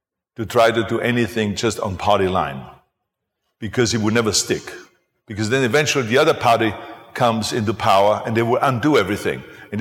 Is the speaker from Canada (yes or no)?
no; Austria; now in United States; I was born in Austria and I grew up in Austria. So that you have still an Austrian mentality mixed in with the American mentality.